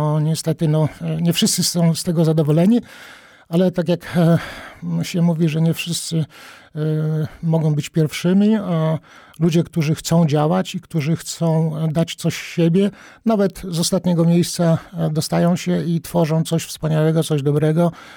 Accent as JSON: {"language": "Polish", "town": "Łomża", "region": "Podlaskie Voivodeship", "country": "Poland", "tie": "born or raised there", "said": "Ja jestem Łomżyniakiem od urodzenia, z krwi i kości i myślę, że znam problemy Łomży"}